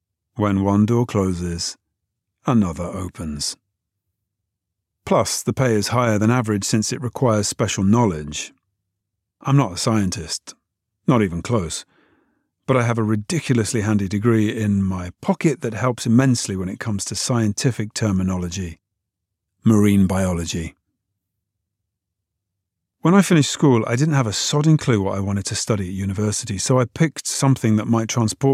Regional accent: London, United Kingdom; Growing up outside London, we didn't partake in scuba too often

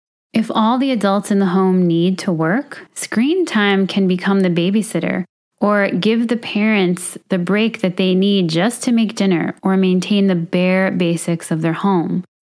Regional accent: Brooklyn, New York, United States; Growing up in Brooklyn, New York, I was fortunate to be invited into the homes of my friends, many of whom were first-generation Americans.

